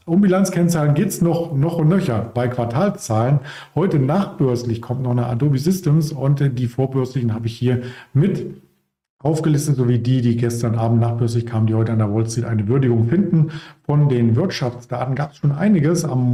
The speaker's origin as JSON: {"language": "German", "town": "Potsdam", "region": "Brandenburg", "country": "Germany", "said": "Ich zum Beispiel kannte es nicht als Potsdamer, als Berliner. Hier ist auch München sehr weit weg"}